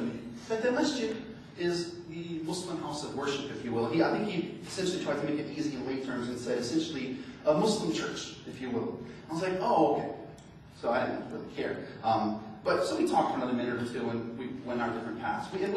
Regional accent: New Orleans, Louisiana, United States; I'm from New Orleans, we like grits, but I never heard of fried grits.

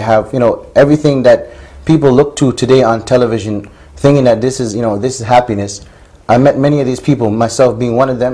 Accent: Toronto, Ontario, Canada; My parents originally were Muslims, alhamdulillah, but a person being born and raised in Toronto, in Canada, I wasn't raised believing in a particular way or a particular religion.

